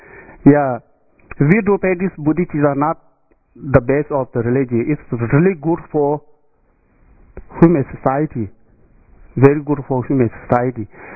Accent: Tibet, China; English is a second language; like when I was young, I come from Eastern Tibet.

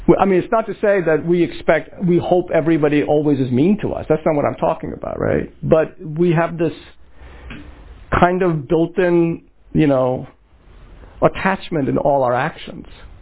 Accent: West Bengal, India; I'm from Bengal, so I'm really proud of it.

